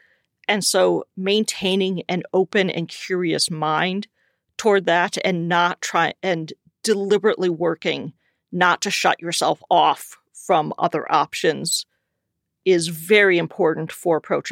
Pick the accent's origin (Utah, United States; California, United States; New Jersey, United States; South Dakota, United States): South Dakota, United States; now in Minnesota, United States; But as opposed to my home state of South Dakota, it feels like the work that I'm doing in Minnesota is going somewhere.